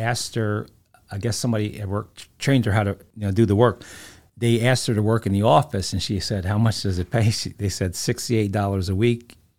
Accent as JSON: {"language": "English", "town": "Ewing", "region": "New Jersey", "country": "United States", "tie": "born or raised there", "said": "people I know when I grew up in Ewing, people went to Trenton."}